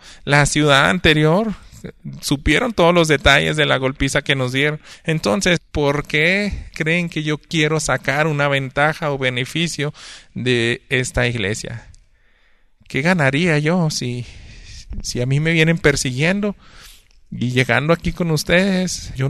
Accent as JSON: {"language": "Spanish", "country": "Mexico", "said": "como buen mexicano, decimos: no somos barberos"}